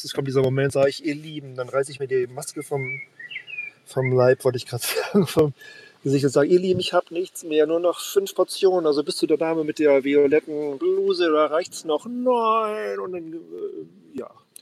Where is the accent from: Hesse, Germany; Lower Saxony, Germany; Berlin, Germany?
Lower Saxony, Germany; Worpswede; oder in Worpswede, in meiner Heimat, Worpswede-Suppen